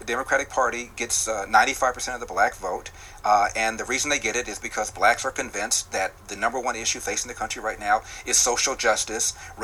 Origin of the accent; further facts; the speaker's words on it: United States; I was born and raised in America. I've never been to Africa.